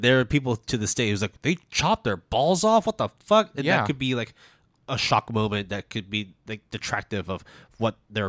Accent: Canada; because I am Western, right? I am Canadian, born Chinese, right?

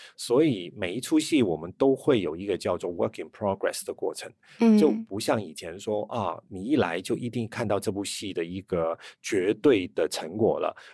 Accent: Hong Kong; 那你知道1984年其实对我们香港人来讲

